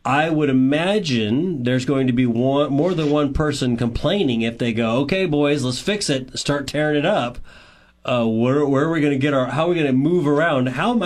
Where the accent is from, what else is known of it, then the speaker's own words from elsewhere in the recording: United States; That's a big change of mindset as an American.